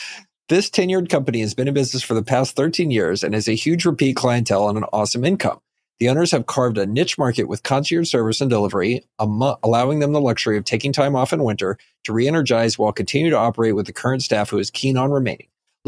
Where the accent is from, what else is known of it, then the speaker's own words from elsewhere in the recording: Texas, United States; but I say that as a Texan.